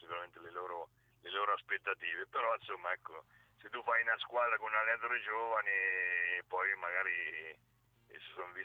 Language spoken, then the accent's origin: Italian; Perugia, Umbria, Italy; Io sono perugino sicuramente, però credo che l'Ancona, dove io ho lavorato